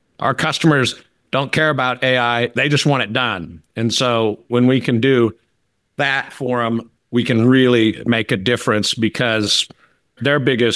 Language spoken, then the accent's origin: English; Nebraska, United States; And I can remember myself, I grew up in Nebraska shoveling snow.